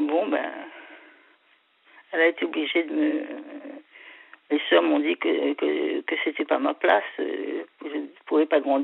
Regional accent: Réunion, France; Ben depuis pratiquement toujours. Hein. Je suis réunionnaise.

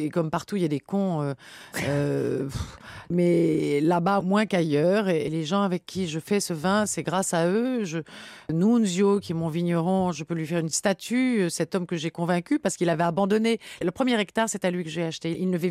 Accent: Italy; French is a second language; now in France; Je suis pas arrivée un jour en disant, en conquérante, en disant je suis italienne, je vais devenir vigneronne. Non, j'arrive, je parle cette langue et j'aime ce pays

